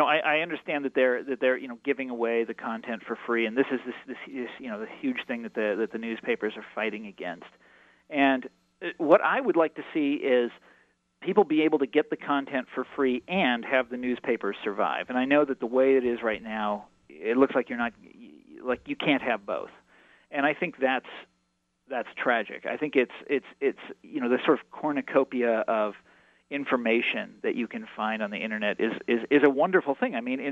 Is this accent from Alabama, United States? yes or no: no; Kansas City, Missouri, United States; like, you know, I'm from Kansas City.